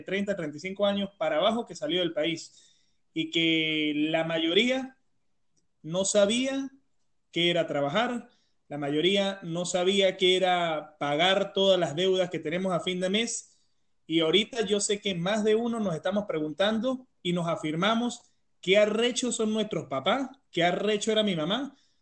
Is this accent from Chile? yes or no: no; Venezuela; moved away; todos los jóvenes que salimos de Venezuela y que estamos viviendo esta experiencia